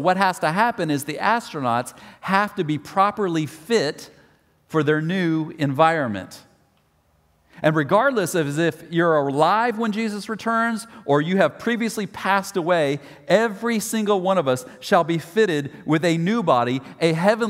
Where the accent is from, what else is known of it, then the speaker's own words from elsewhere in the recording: Clear Lake, Texas, United States; I grew up in Clear Lake and right over there by NASA. And as field trips as a kid, we would go to NASA